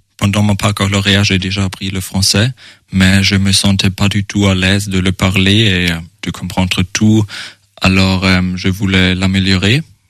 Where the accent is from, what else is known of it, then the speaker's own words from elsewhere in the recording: Germany; now in France; je viens d'Allemagne, j'ai 19 ans. Je suis actuellement en France